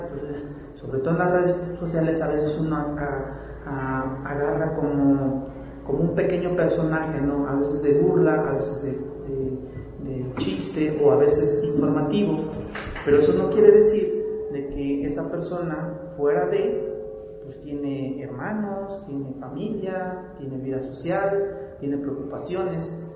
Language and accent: Spanish; Chiapas, Mexico; yo soy de Chiapas, ah, qué casualidad, yo también.